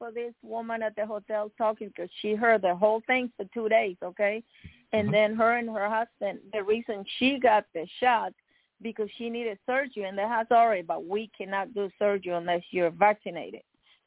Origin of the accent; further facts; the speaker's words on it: Miami, Florida, United States; This is one of my childhood friends I grew up with in Miami.